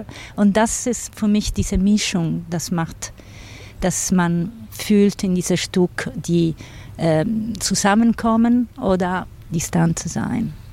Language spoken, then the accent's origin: German; Sicily, Italy; German is a second language; Ich komme aus Sizilien